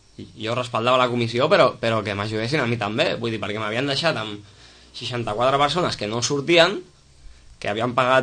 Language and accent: Catalan; Sitges, Catalonia, Spain; Vull dir, som de Sitges, tots, i clar...